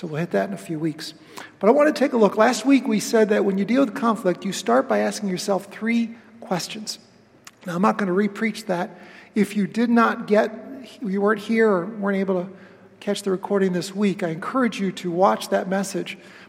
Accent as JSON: {"language": "English", "town": "Webster", "country": "United States", "tie": "born or raised there", "said": "A week ago, my wife and I traveled up to Webster, my hometown."}